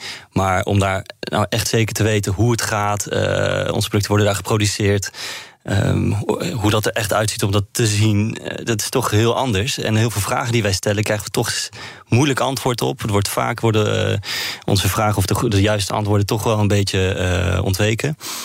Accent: Netherlands; Wij kunnen misschien als Nederlanders tegen elkaar zeggen, oké, morgen 10:00 ochtend een Zoom-meeting

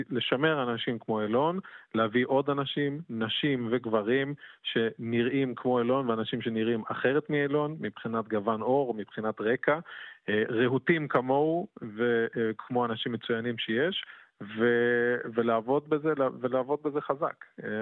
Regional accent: southern Sweden, Sweden; accent: southern Swedish; also born or lived in Jerusalem, Israel; אני יליד ירושלים, אבל גדלתי בשוודיה, ואני דובר שוודית, אמנם ממבטא דרומי מובהק, שלמי שמבין בשוודיה זה פחות נחשב, אבל עדיין מדבר שוודית

